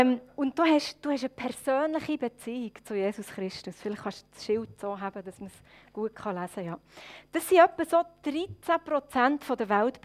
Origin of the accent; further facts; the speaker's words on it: Murten, Fribourg, Switzerland; ich komme aus dem Röstigraben, wie ihr gehört. Und zwar von Murten.